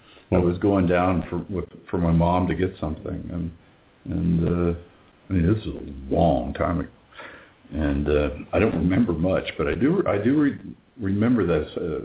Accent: Indiana, United States; I grew up in Indiana, and it's a lot smaller now

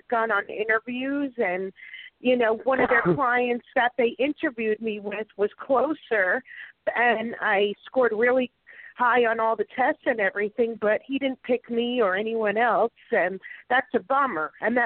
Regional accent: Oceanside, New York, United States; born there; now in Florida, United States; I live in Florida, but I was born in Oceanside, New York

